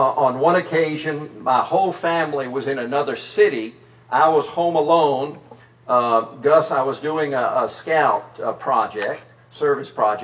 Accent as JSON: {"language": "English", "country": "South Korea", "tie": "born or raised there", "moved": "yes", "said": "When I was growing up in Korea, I just assumed that families always had non-family members living with them. We always had Korean people living with us."}